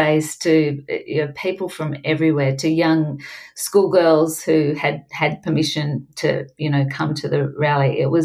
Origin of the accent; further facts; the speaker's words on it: Melbourne, Victoria, Australia; arriving there and seeing it was the Melbourne rally, just to see my hometown just covered in a sea of black